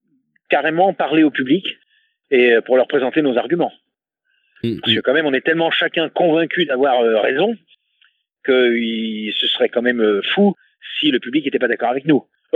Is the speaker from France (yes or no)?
yes; Paris, Île-de-France, France; now in Toulouse, France; Moi, je suis venu de Paris il y a de ça maintenant un petit bout de temps. En 98, je suis venu à Toulouse.